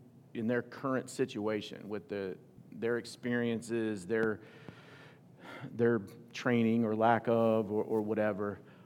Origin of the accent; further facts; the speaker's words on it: Oklahoma, United States; So, I grew up in Oklahoma, and I'm gonna give you some of my backstory